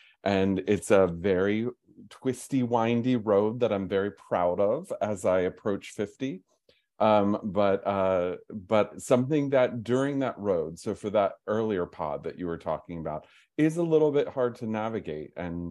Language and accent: English; Pennsylvania, United States; also born or lived in Seattle; And then I came back to Pennsylvania, which is my hometown.